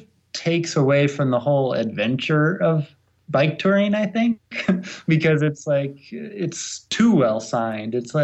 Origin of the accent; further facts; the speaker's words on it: California, United States; But I grew up in Southern California, just outside of Los Angeles, and went to university in Orange County, California.